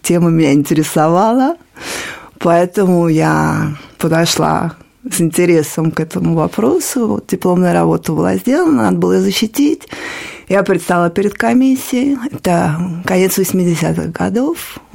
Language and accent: Russian; Moscow, Russia; born there; Я родилась в Москве. В семье университетских работников, преподавателей.